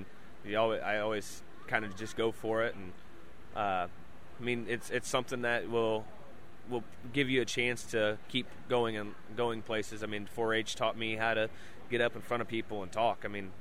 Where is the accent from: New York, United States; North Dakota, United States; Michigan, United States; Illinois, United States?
Illinois, United States; Carlinville; Yeah, I'm from Carlinville, Illinois there. Not too far from Highland here, but grew up on our farm with family and everybody.